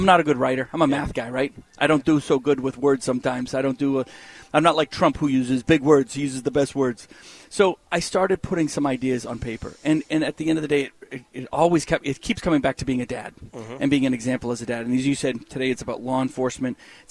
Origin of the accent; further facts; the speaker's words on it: New England, United States; Now, we're from New England, right? So we all like to bust balls.